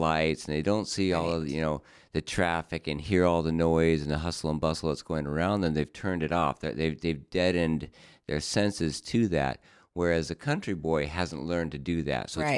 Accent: Sandpoint, Idaho, United States; also born or lived in Salt Lake City, United States; I grew up, so I was born in Salt Lake City, grew up there till I was 8 years old, and then I moved to northern Idaho, Sandpoint, Idaho, which is an hour south of the Canadian border.

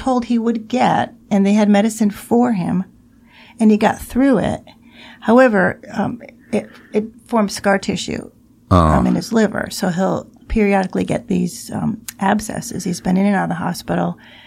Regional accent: New York, United States; I grew up near Syracuse.

